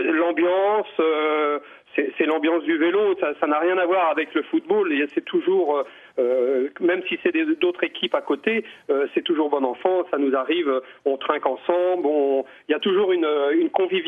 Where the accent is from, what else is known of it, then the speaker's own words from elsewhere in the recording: Pays de la Loire, France; et en plus nous sommes d'origine mayonnaise